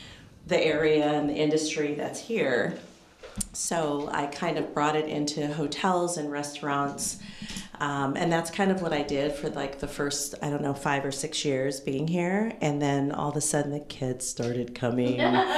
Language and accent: English; Fairfield, California, United States; now in Napa, United States; when I came here to Napa, I'm originally from Fairfield.